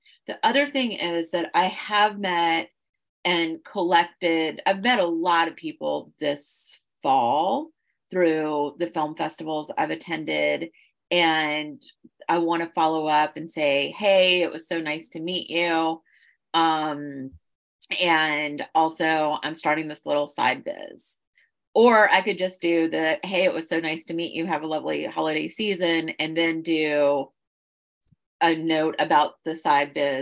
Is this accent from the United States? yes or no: yes; Mobile, Alabama, United States; I grew up in Mobile, Alabama, so I love a good Mardi Gras note.